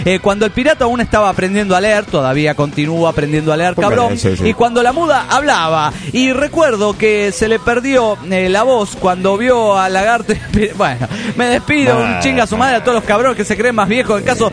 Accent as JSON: {"language": "Spanish", "region": "Cochabamba", "country": "Bolivia", "said": "Me considero el primer desintegrado de Cochabamba, Bolivia."}